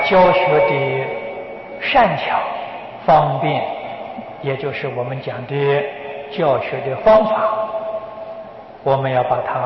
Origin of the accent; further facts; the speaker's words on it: China; 我们中国人常说相随心转